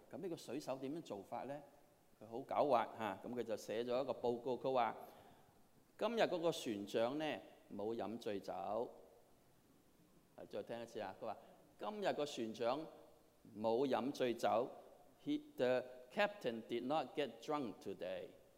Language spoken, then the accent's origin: Cantonese; Hong Kong; 我哋香港嚟嘅人咧，我哋好識講嘢噶嚇